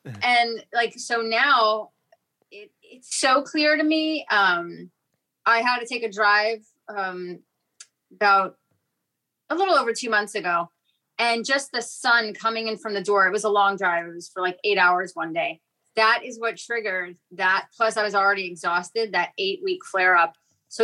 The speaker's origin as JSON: {"language": "English", "town": "New York City", "region": "New York", "country": "United States", "tie": "born or raised there", "also_born_or_lived": "Fort Lauderdale, United States", "said": "So, you know, like I grew up in New York City, and then I'll give you an example. And then my family, we moved to Fort Lauderdale."}